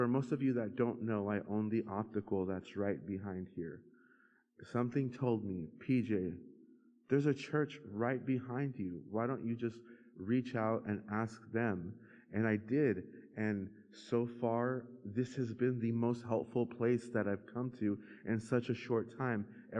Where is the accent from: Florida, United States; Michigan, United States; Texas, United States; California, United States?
Texas, United States; now in Houston, United States; I'm alone in Houston. I don't have any family here. I'm from the Rio Grande Valley. Anyone else from the valley?